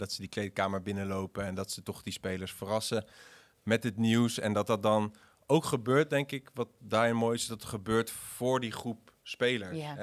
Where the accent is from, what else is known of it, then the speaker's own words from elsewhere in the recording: Netherlands; Nee, maar je staat als Nederlander, zo heb ik het ervaren, sta je toch een beetje 2-0 achter daar.